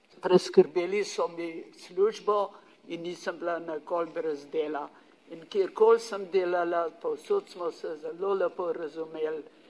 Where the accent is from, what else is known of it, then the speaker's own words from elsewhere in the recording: Spodnje Jarše, Central Slovenia, Slovenia; now in Australia; Jaz sem doma iz Grobelja, spodne Jarše, zdaj rečejo.